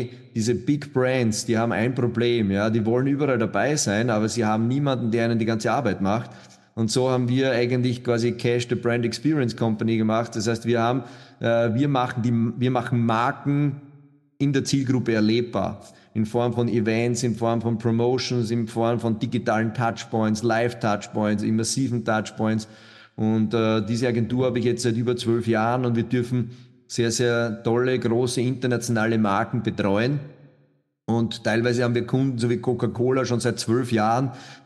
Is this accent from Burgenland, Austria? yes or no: yes; Burgenland, Austria; ich komme aus Österreich, geboren im Burgenland, deshalb auch mein ungarischer Name.